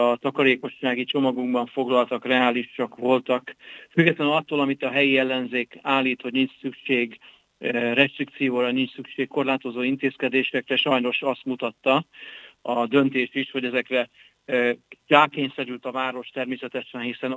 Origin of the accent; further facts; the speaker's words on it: Baja, Bács-Kiskun, Hungary; De mondhatnám mondjuk szülővárosomat, Baját, ami fele akkora, mint mi